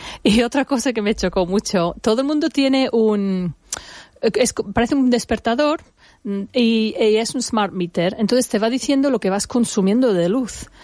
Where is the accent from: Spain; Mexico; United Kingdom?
United Kingdom; no lo hace nadie, en mi opinión, como los británicos lo hacemos.